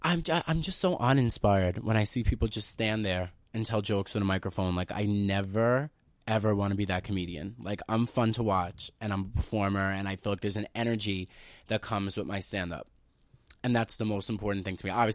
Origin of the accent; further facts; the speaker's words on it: Staten Island, New York, United States; Well, I'm from Staten Island. Staten Island has a very, very big heroin problem.